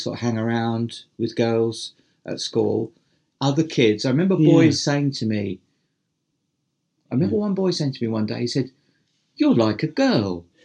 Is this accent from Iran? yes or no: no; London, United Kingdom; also born or lived in Upminster; And I grew up in Essex and East London. We moved into East London when I was three.